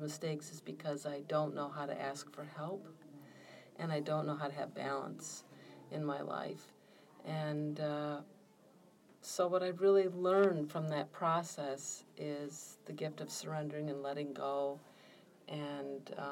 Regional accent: Midwest, United States; I really learned and experienced that growing up in the Midwest.

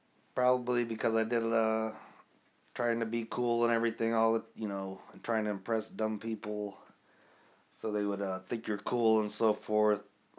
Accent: Seymour, Indiana, United States; I grew up in Seymour, Indiana, a small town in southern Indiana. Kind of a country town, small city. Half the people there were farmers.

